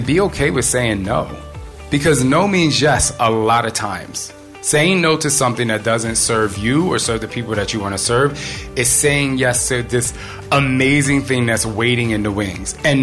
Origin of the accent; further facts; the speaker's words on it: New Jersey, United States; I'm from Jersey.